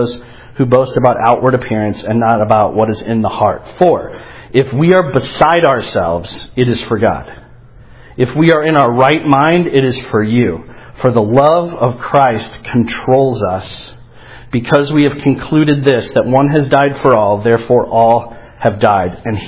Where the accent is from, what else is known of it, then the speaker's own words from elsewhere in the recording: St. Louis, Missouri, United States; I grew up in St. Louis, and I'm a hot mess.